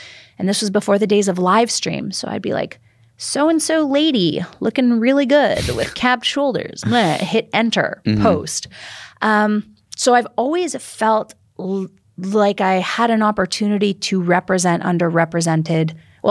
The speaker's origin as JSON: {"language": "English", "country": "Canada", "lives_now": "United States", "said": "I mean, I'm also a Canadian Jew, right? So living in America, right?"}